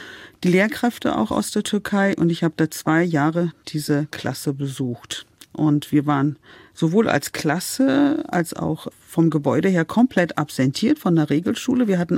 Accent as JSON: {"language": "German", "region": "Berlin", "country": "Germany", "tie": "born or raised there", "said": "ich bin in Berlin aufgewachsen, mitten in der Großstadt, es gab kein Grün"}